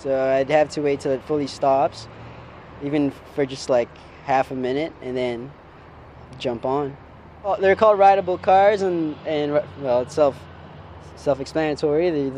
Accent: Ontario, Canada; I don't know where I'm from, but I was raised in Ontario.

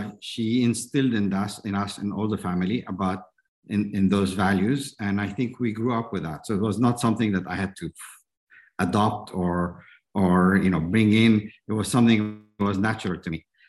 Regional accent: Egypt; I'm Egyptian Canadian and I grew up in Egypt.

